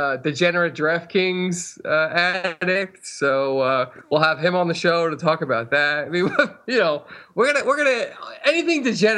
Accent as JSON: {"language": "English", "region": "New York", "country": "United States", "said": "yeah, I'm originally from New York. Got introduced to gambling at a pretty relatively early age by attending horse racing at Belmont Park on any given Saturday."}